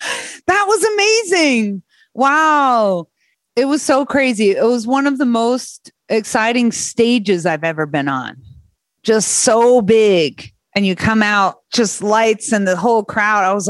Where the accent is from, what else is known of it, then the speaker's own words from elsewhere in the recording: Vermont, United States; I grew up in Vermont, out in the woods.